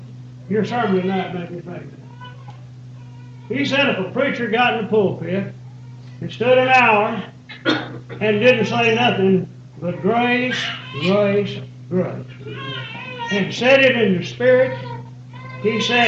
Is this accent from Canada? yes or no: no; Crossington, Texas, United States; As a young lad growing up in Crossington, Texas, I can remember childhood memories of being in the church service back in the 40s, 50s.